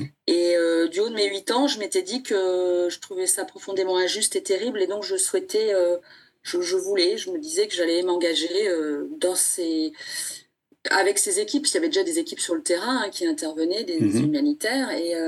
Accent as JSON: {"language": "French", "country": "France", "said": "alors moi en tant que Française, je suis revenue en France"}